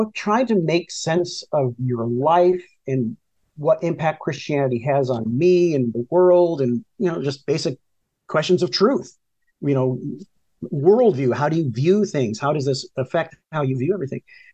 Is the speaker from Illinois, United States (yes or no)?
yes; Wheaton, Illinois, United States; Well, I grew up in Wheaton, Illinois, you know, where Wheaton College is. That's where my parents met there in college, and we just ended up settling there.